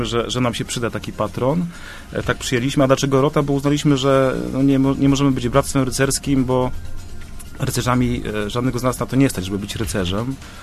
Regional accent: Wrocław, Lower Silesian Voivodeship, Poland; ja jako rozrodowity wrocławianin

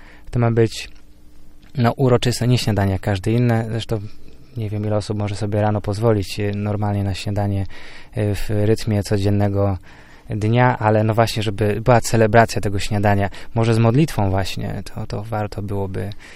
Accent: Poznań, Greater Poland Voivodeship, Poland; dlatego że w Poznaniu, skąd pochodzę, no nie ma już właściwie tej tradycji.

